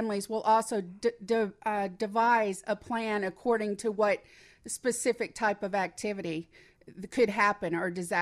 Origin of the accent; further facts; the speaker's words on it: Arkansas, United States; we're from Arkansas. We have a lot of tornadoes down there